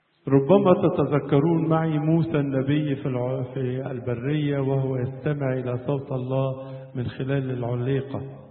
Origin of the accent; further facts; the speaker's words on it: Egypt; والتاريخ ده والحضارة دي سبب فخر لنا جميعا كمصريين.